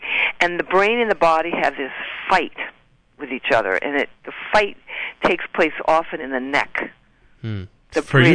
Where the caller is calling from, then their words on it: Park Ridge, New Jersey, United States; from Park Ridge, New Jersey.